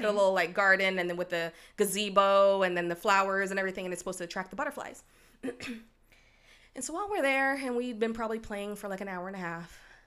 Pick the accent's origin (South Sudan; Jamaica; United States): Jamaica; moved away; So, because we moved from Jamaica and we were living in a 3-bedroom, 1-bathroom home with 5 of us, okay?